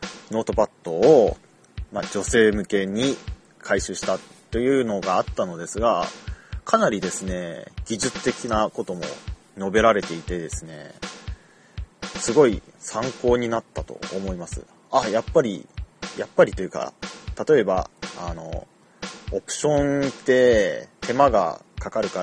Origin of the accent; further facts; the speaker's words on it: Sapporo, Hokkaido, Japan; 最近ちょっと、地元の札幌に帰って